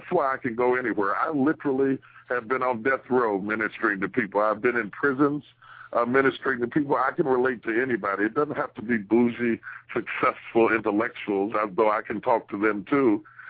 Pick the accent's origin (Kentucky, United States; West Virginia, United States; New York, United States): West Virginia, United States; The fact that I am from West Virginia and I started with 10 people gives me balance today